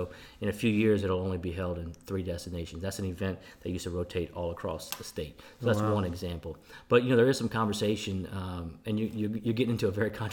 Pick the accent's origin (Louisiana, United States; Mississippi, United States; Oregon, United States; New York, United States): Louisiana, United States; Lafayette; also born or lived in Marquette, Michigan; I always say I'm born and raised in Lafayette because really I am. But my birth certificate says Marquette, Michigan.